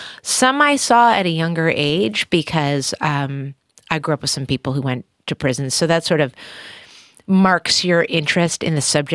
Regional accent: California, United States; And the way the state is geographically structured is, as a Californian, is interesting to me.

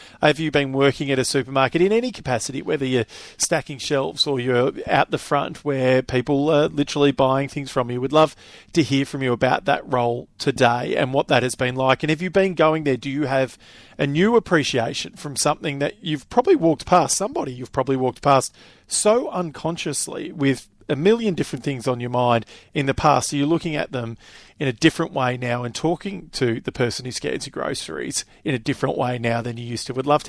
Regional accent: Broadford, Victoria, Australia; my parents still live in the Mitchell Shire. My hometown is Broadford. It's an hour down the road.

